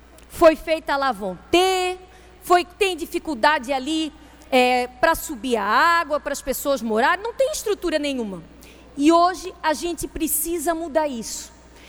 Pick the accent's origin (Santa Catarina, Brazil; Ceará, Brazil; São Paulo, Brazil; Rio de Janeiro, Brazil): Santa Catarina, Brazil; Itajaí; Eu sou de Itajaí